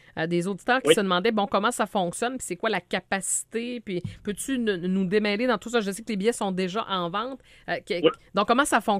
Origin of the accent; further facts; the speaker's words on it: Saguenay, Quebec, Canada; Ça commence à Saguenay dans mon patelin d'origine.